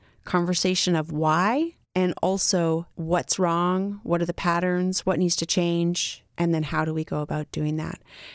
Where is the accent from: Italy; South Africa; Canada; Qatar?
Canada; now in United States; Blows me away, Haley, coming from Canada and what my home country has to offer for paid leave.